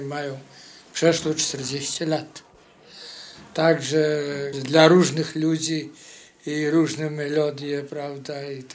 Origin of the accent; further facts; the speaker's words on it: Nowowielka, Vilnius County, Lithuania; No to przeważnie jak u nas, jak ja pochodzę ze stron wileńskich, od Wilna.